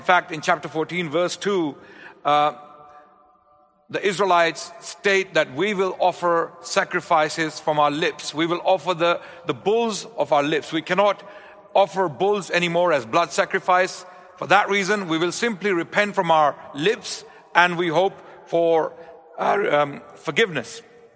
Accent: London, United Kingdom; I'm from London. This time I traveled from Pakistan

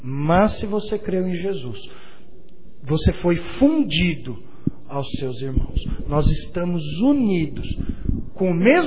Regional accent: Atibaia, São Paulo, Brazil; Eu mesmo sou nascido em São Paulo, mas cresci aqui, vim para cá, eu era criancinha ainda, cresci aqui, como se o meu coração é mais atibaiense que paulistano, né?

